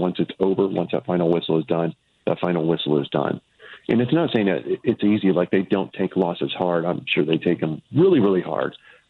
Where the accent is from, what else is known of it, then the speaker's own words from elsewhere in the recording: Midwest, United States; I grew up in the Midwest